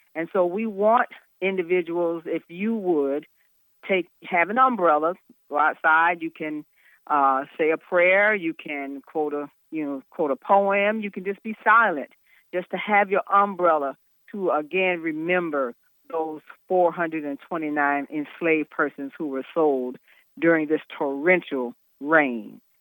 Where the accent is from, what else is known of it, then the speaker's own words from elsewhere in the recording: Savannah, Georgia, United States; I am a native Savannahian, and yes, I grew up in the West Savannah neighborhood where the actual event took place.